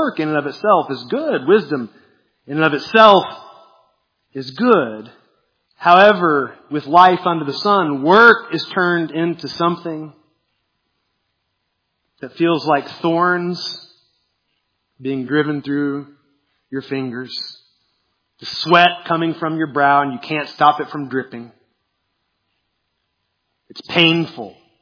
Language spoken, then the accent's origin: English; Lincoln, Illinois, United States; I grew up walking distance from the Postville Courthouse. I grew up in Lincoln, Illinois, which was the first town named Lincoln before he was president.